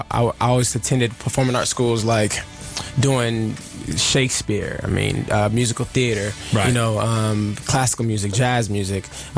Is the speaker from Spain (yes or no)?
no; Miami, Florida, United States; Yeah, born and raised in Miami.